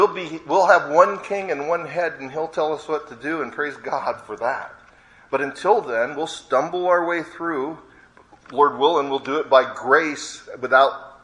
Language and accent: English; San Diego, California, United States; born there; moved away; I was born in San Diego, and I couldn't wait to leave because of the migration of fruits and nuts.